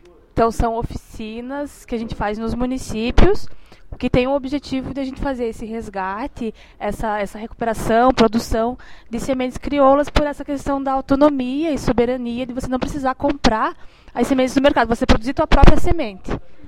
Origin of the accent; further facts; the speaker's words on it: Curitibanos, Santa Catarina, Brazil; eu sou de Curitibanos, do interior do estado